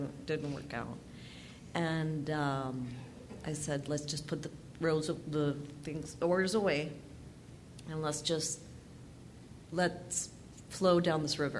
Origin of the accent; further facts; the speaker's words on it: Mexico; We're from Mexico, so we didn't listen to StoryCorps growing up.